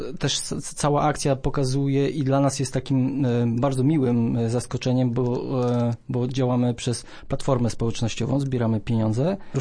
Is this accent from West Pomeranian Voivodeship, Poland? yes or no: no; Głogów, Lower Silesian Voivodeship, Poland; Poza tym lubimy też Warszawę, natomiast jesteśmy z Głogowa.